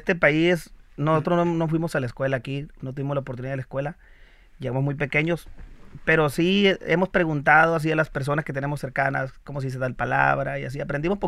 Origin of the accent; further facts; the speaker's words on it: Mexico; somos mexicanos